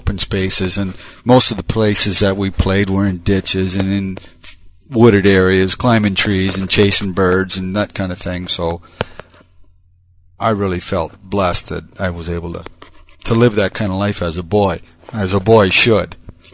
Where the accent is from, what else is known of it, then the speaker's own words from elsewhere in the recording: Point Edward, Ontario, Canada; I grew up in Point Edward, and it was a small village where a lot of people were familiar with each other